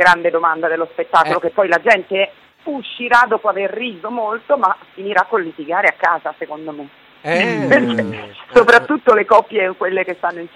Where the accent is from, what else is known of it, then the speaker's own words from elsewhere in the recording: Rome, Lazio, Italy; Io sono romana, eh.